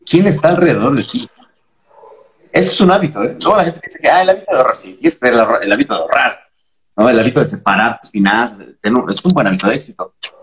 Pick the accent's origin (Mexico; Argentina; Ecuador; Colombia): Mexico; Ecatepec, State of Mexico; nací, crecí en Ecatepec, Estado de México, un municipio muy jodido en el Estado de México, muy violento, muy peligroso.